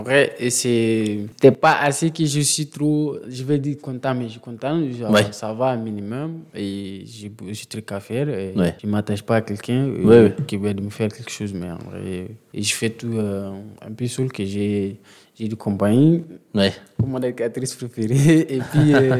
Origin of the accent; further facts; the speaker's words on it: Niger; moved away; Moi, je suis nigérien.